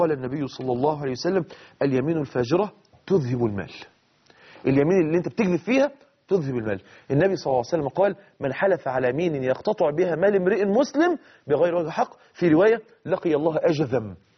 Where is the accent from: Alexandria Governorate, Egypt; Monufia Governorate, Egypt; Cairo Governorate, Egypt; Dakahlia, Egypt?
Dakahlia, Egypt; Mansoura; عندنا في المنصورة في في في مصر